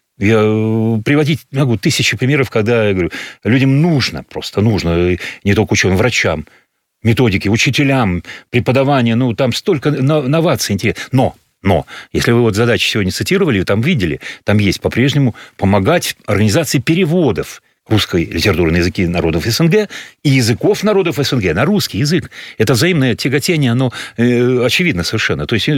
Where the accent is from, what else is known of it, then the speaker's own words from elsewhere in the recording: Russia; я сам россиянин, поэтому говорю ваши.